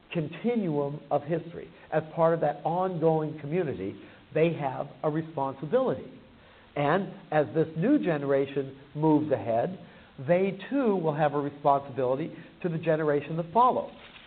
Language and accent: English; Pittsburgh, Pennsylvania, United States; born there; I was born in Pittsburgh. Right? My great-grandparents came to Pittsburgh.